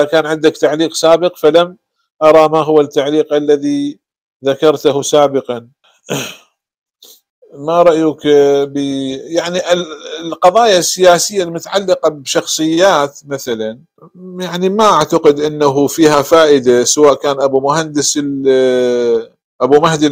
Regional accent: Iraq; إحنا كما يقال عندنا بالعراق

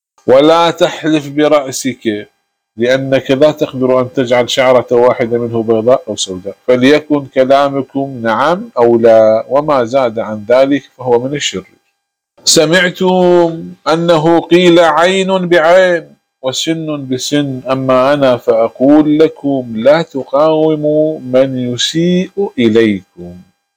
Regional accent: Iraq; عندنا في العراق، كان عندنا شارع بشار يسمى في البصرة

